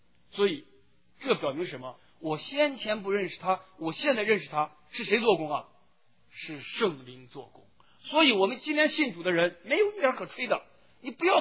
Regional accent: China; 我们中国人所知道的老子、孔子、孟子、荀子、韩非子啊，释迦摩尼

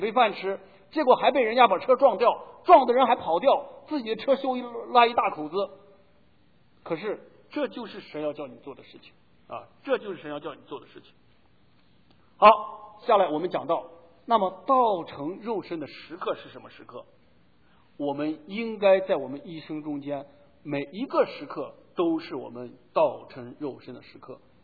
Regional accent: China; 我们中国人讲说出污泥而不染

